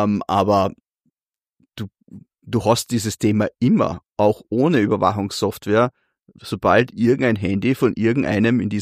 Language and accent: German; Vorarlberg, Austria; Als Vorarlberger frage ich mich, wieso man überhaupt irgendwo Geld einwerfen sollte.